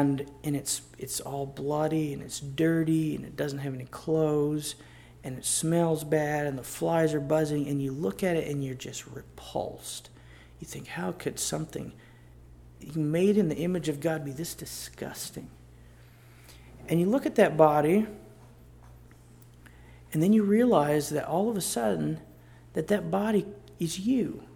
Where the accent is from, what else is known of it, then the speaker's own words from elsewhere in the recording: United States; my brother and I, we come from America, and we go to Bangladesh, which is completely foreign, which is so strange.